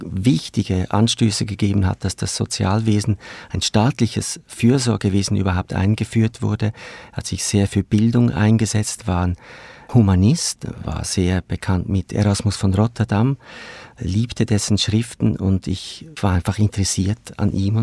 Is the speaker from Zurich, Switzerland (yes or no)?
yes; Zurich, Switzerland; born there; Ich bin selber in Zürich geboren, lebe hier.